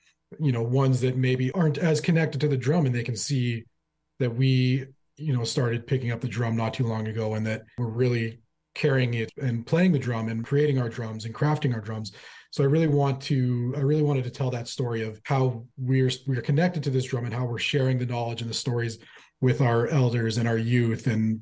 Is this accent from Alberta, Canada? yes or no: yes; Fort McMurray, Alberta, Canada; now in Edmonton, Canada; I'm originally from Fort McMurray, Alberta, currently living in Edmonton.